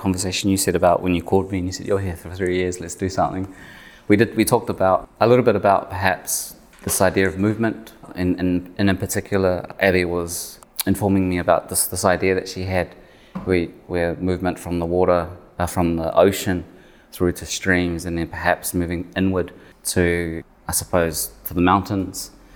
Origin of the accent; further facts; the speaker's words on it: North Island, New Zealand; also born or lived in Samoa; I hail from Ngāti Maniapoto, King Country in North Island, as well as the villages of Makawai and Wailua in both, one in Upolu, one in Savai.